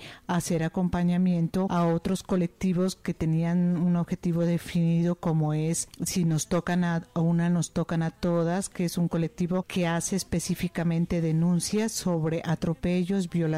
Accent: Nariño, Colombia; Vengo del departamento de Nariño

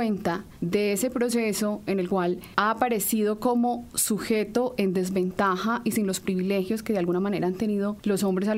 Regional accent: Pereira, Risaralda, Colombia; la fundación de mi ciudad de origen, que es Pereira

